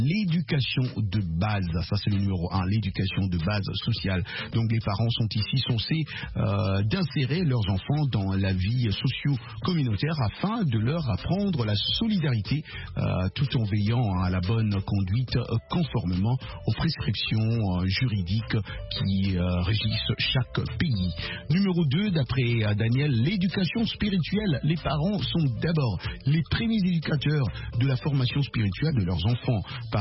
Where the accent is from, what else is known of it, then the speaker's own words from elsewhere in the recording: Dimbelenge, Kasaï-Central, DR Congo; on salue tous nos amis qui nous captent aussi et partout là-bas et surtout chez moi à Dimbelenge.